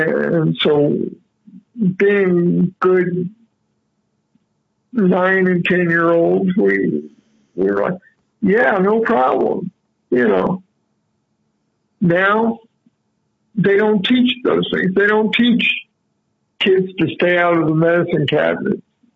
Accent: Houston, Texas, United States; the generation when I grew up in Houston

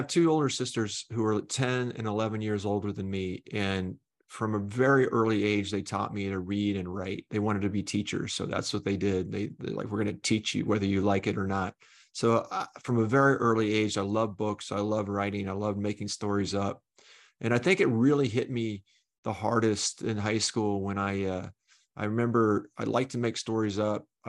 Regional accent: Oklahoma City, Oklahoma, United States; moved away as an adult; also born or lived in California / New Orleans / Massachusetts; I grew up in Oklahoma City and then left when I was 18 to go to college, and didn't really lived in California, New Orleans, Massachusetts, bunch of places before coming back to Oklahoma City about 20 years ago as an adult.

